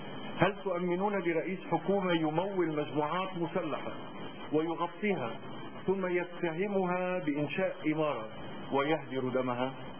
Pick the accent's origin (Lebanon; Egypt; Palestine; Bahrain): Lebanon; Tripoli, North Governorate; نحن أبناء طرابلس لن نقبل بذلك، وطرابلس ليست عبرة.